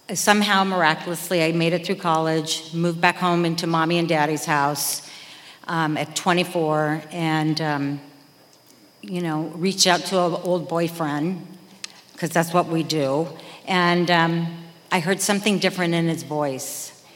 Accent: Manhattan Beach, California, United States; So I grew up in Manhattan Beach. I was a beach girl. That's where I took my first drink.

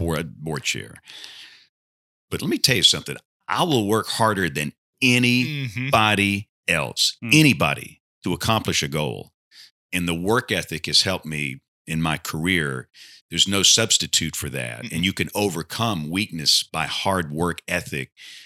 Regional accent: Greenville, Alabama, United States; And I'm from Greenville, this little town south of Montgomery.

